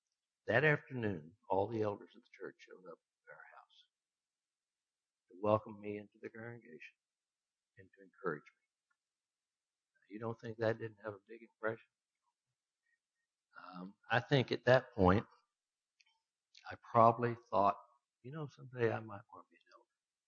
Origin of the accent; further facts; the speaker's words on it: Austin, Texas, United States; also born or lived in Plainview; I was born in Plainview, which is north of Lubbock. My mother's family had been members of Churches of Christ for several generations. And my father's family were primarily Methodist. We moved to Austin when I was just a few months old